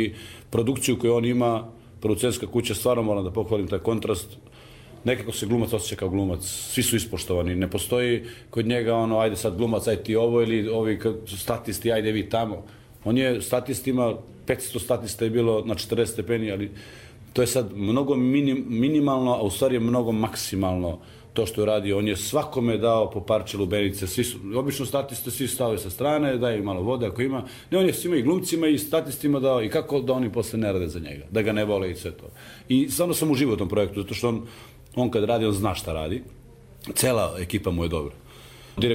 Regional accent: Kosovo; Ja sam momče sa Kosova

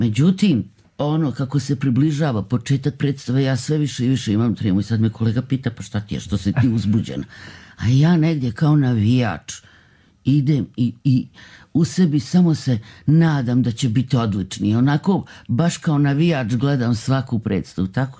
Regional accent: Doboj, Republika Srpska, Bosnia & Herzegovina; ja sam iz Doboja, u moje vrijeme baš i nije bilo puno mogućnosti da se gledaju predstave.

